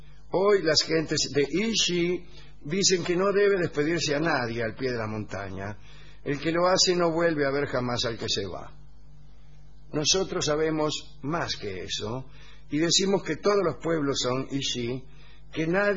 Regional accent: Rosario, Santa Fe, Argentina; de Rosario

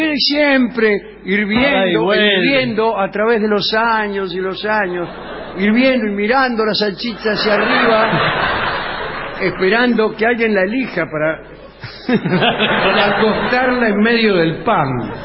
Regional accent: Caseros, Buenos Aires Province, Argentina; En mi pueblo, en Caseros, provincia de Buenos Aires

